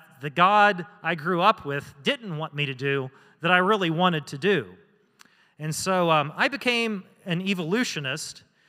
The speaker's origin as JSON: {"language": "English", "region": "West Virginia", "country": "United States", "tie": "born or raised there", "also_born_or_lived": "Georgia", "moved": "as an adult", "said": "I moved from my home state of West Virginia to Georgia, and I start graduate school at the University of Georgia."}